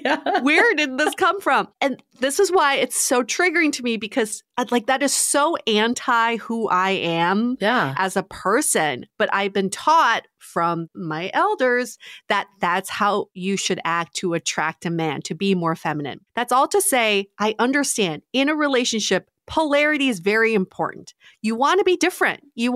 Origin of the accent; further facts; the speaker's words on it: Beijing, China; I'm from Beijing. We're known as the loud mouth, straight talking, direct people.